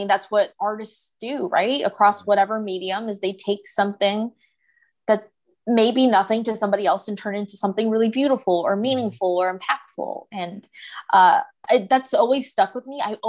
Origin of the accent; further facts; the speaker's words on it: California, United States; now in Los Angeles, United States; I will not claim LA as my own. I will always tell people like I'm from the Bay Area.